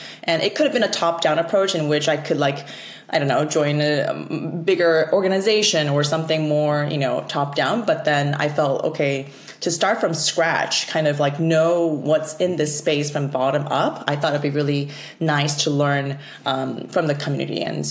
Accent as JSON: {"language": "English", "country": "South Korea", "tie": "born or raised there", "lives_now": "United States", "said": "So I was born in Korea. So I'm more of a, and I was born and raised more in Korea. I think in terms of the years, I would define myself as just Korean, but people say I'm an Americanized Korean whatsoever."}